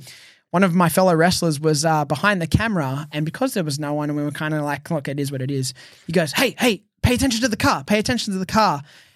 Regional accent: Australia; It was really important, especially as an Australian, because there wasn't really any representation from Australians in New Japan before I came along.

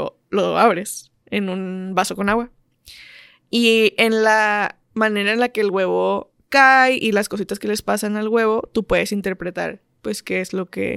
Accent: Mexico; Creo que como mexicanos es de que cultura general, ¿no?

